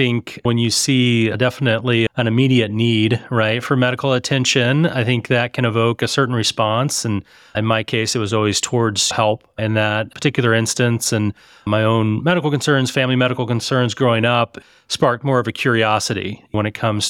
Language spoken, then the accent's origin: English; Missouri, United States; I grew up around Lake of the Ozarks. So Lebanon, Missouri is where my family traces our roots